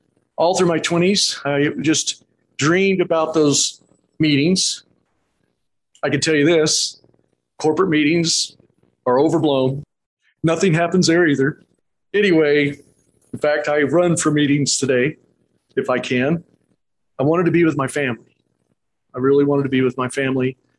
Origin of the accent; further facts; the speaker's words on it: Missouri, United States; I tell everybody I'm from Missouri, you have to show me.